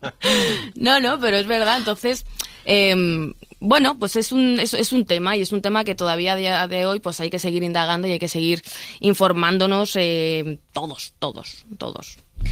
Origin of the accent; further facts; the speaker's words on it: Madrid, Community of Madrid, Spain; born there; soy una mujer española, he nacido en La Paz, en Madrid, mis padres se conocieron aquí en España por separado, pero agradezco mucho tener esta doble cultura